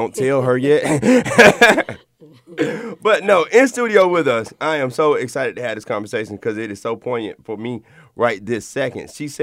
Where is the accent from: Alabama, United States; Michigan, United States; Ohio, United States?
Alabama, United States; I'm just from Alabama, so you know.